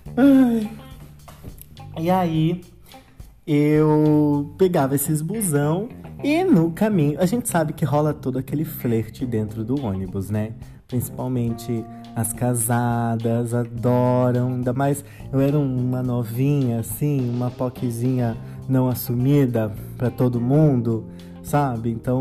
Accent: Campinas, São Paulo, Brazil; na rodoviária de Campinas, porque eu sou campineira

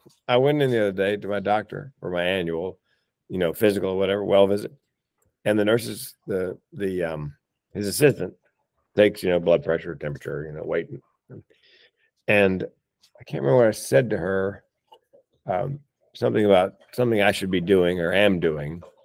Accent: Southern United States, United States; But when I was growing up in the South, Southern United States, it was big boys don't cry.

